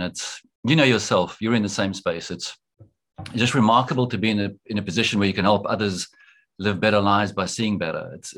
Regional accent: Pretoria, Gauteng, South Africa; I grew up in Pretoria and went to school at a school called Clapham High in Pretoria, co-ed school

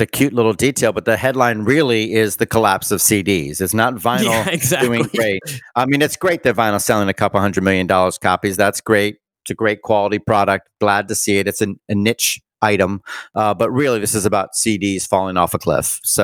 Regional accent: Bermuda; My hometown of Bermuda, or my home island, you know, a lot of places depend on tourism.

